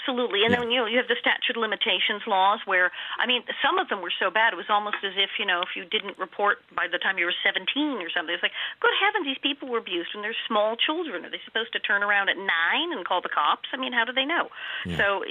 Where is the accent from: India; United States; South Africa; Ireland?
Ireland; And so he's Icelandic, but absolutely we're Irish as can be.